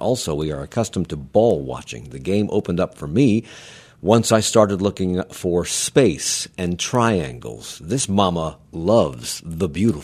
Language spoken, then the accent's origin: English; United Kingdom; now in United States; I'm a Brit now living in the U.S.